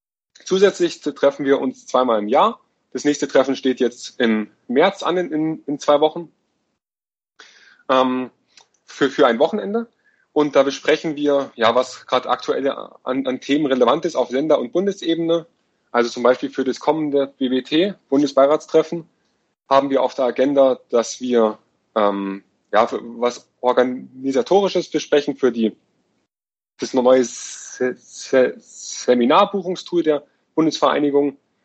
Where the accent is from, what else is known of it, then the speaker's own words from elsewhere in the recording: Bavaria, Germany; ich komme aus der Nähe von München, bin 23 Jahre alt und studiere in München zurzeit Informatik